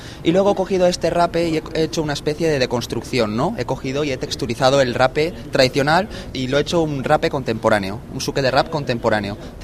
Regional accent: Anna, Valencian Community, Spain; vengo de Valencia, exactamente un pueblo que se llama Anna.

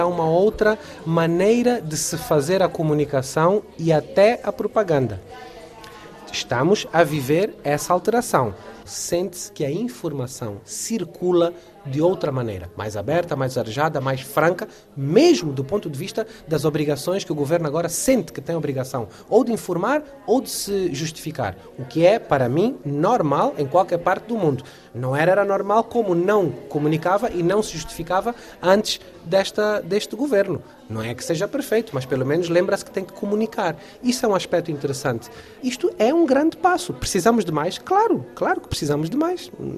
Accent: Angola; eu sou de Angola

